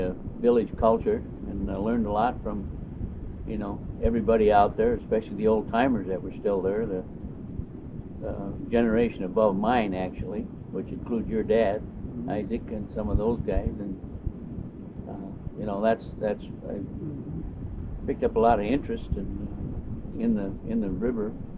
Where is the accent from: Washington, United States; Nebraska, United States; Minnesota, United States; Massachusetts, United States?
Minnesota, United States; Red Wing; born there; I was born in Red Wing, Minnesota.